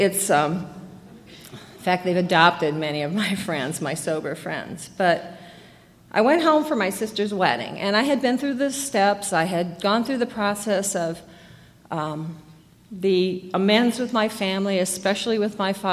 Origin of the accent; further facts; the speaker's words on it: Iowa, United States; accent: Midwest; It felt more dignified when I was out in the world with my Midwest accent. I couldn't fool them, but Iowa had pigs and corn, and that's how I felt.